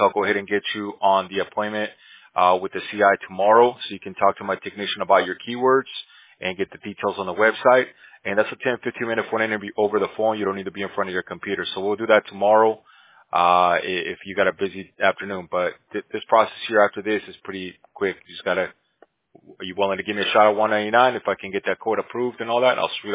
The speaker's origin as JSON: {"language": "English", "region": "Cochabamba", "country": "Bolivia", "second_language": "English", "said": "Yeah, I'm from Bolivia myself, so I mean, I know my accent comes out from time to time, especially when I'm yelling at my kids."}